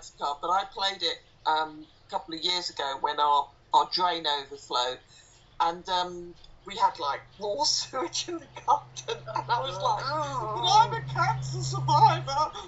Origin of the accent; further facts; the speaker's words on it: East of England, United Kingdom; I was brought up in Suffolk where all the American bases are. So we had a lot of Americans live in the village where we were.